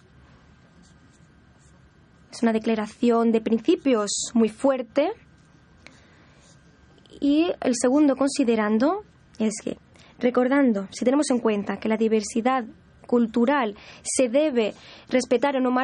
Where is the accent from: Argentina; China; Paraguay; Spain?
China; Spanish is a second language; yo, como chino, pues estoy aquí en la junta